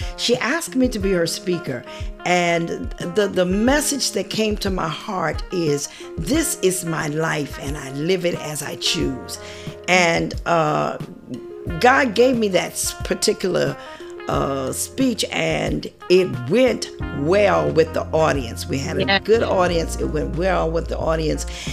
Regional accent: Savannah, Georgia, United States; we're starting it in Savannah, Georgia, my hometown.

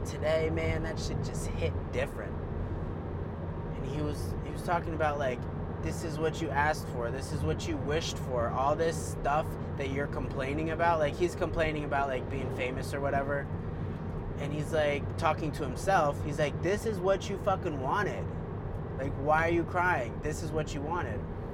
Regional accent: Maryland, United States; I'm from Montgomery County. Anyway, I really like … I don't know if it has anything to do with we were both raised basically in the same place, pretty much.

